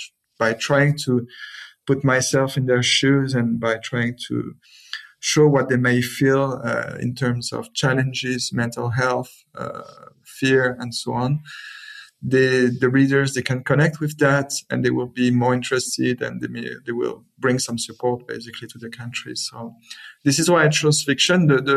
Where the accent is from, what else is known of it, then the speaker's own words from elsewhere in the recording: France; accent: French; English is a second language; So I would like to apologize in advance for my French accent, but I will do my best.